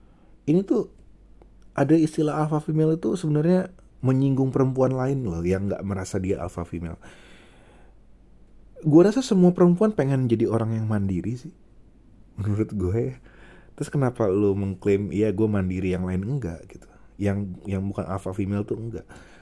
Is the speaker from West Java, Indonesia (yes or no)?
no; North Sumatra, Indonesia; Gue sebagai orang Batak, gue bangga.